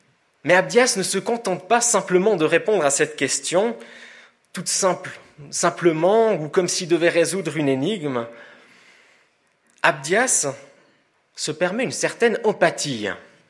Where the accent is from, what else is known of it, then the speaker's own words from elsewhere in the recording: Switzerland; Que répondrait une famille de chez nous, en Suisse, qui a de la peine à boucler ses fins de mois?